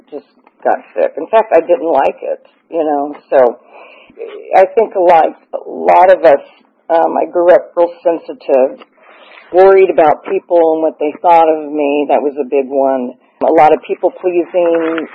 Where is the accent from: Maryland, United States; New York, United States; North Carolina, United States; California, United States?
California, United States; Barstow; born there; So I was born in Barstow, California, and I was born to a big, large Catholic family. I was the fifth of eight, and it was a loving family.